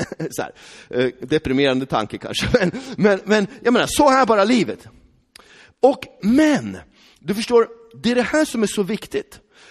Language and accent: Swedish; Västerås, Västmanland County, Sweden; Då tänkte inte jag så här, jag kommer från Västerås.